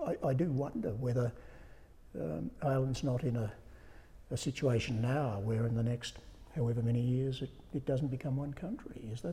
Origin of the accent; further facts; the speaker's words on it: Australia; I was brought up in Australia as an Australian with this sort of half Irish, half English immigrant background.